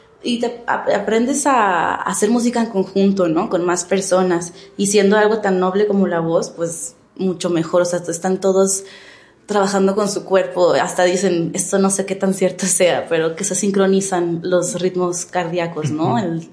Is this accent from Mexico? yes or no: yes; Torreón, Coahuila, Mexico; now in Durango, Mexico; Nosotros no somos de aquí de Durango, nosotros somos de Torreón.